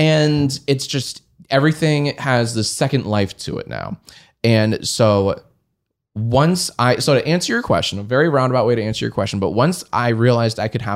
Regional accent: Columbia, Maryland, United States; moved away as an adult; I grew up in Columbia, Maryland. Oh wow! And I went to college in D.C. American U. And then I moved out here in 2010.

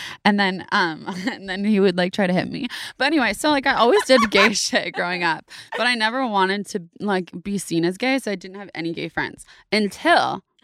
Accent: Davis, California, United States; also born or lived in San Francisco; Grew up in Davis, California.

